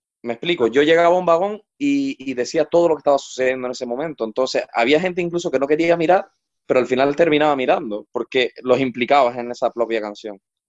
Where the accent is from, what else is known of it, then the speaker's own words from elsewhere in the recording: Canary Islands, Spain; yo crecí con el punto cubano. Yo desde pequeño me sentaba, soy canario, y me sentaba en la rodilla de mi abuela